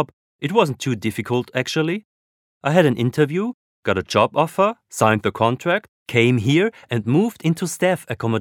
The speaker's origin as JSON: {"language": "English", "country": "Austria", "second_language": "English", "lives_now": "Canada", "said": "I'm from Austria."}